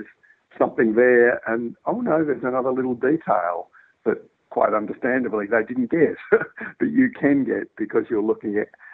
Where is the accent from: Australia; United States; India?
Australia; Western Australia; I'm a newcomer to Central Victoria, even though I've lived here longer than I've lived anywhere else. I grew up in Western Australia, and I'm not Indigenous